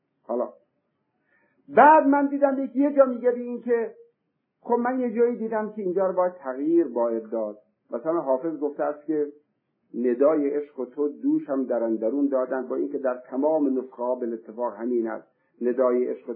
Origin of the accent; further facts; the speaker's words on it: Sari, Mazandaran, Iran; من خودم اهل ساری هستم،